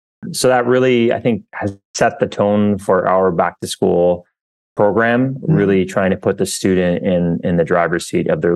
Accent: Canada; now in Norway; I head up the Kahoot at School and Home business areas here at Kahoot. Quick background, I'm Canadian, living in Norway now for last 15 years or so

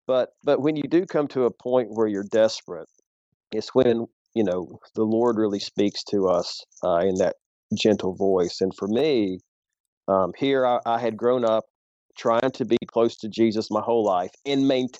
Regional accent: Tennessee, United States; I'm from the South, you know, Joe, I raised in East Tennessee.

